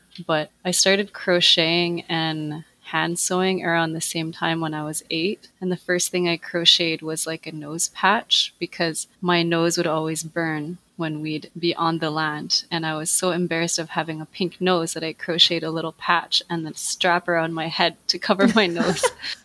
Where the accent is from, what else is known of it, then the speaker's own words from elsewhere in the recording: Clyde River, Nunavut, Canada; now in Iqaluit, Canada; I'm from Kanyaktugaapik Nunavut, also known as Clyde River, and I've been living in Iqaluit for quite some time now, which is the capital city of Nunavut.